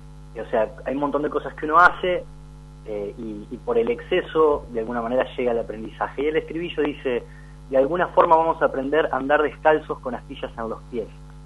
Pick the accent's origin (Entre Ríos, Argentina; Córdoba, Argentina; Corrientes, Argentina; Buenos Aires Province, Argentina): Entre Ríos, Argentina; Concepción del Uruguay; also born or lived in Río Gallegos; Después cuando nos volvimos a Concepción del Uruguay, que es de donde es toda mi familia, que retornamos del sur, por decir de alguna manera, por cuestiones laborales